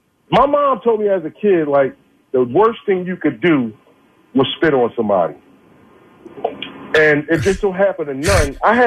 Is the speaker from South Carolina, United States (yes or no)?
no; Philadelphia, Pennsylvania, United States; I grew up around on Siegel Street.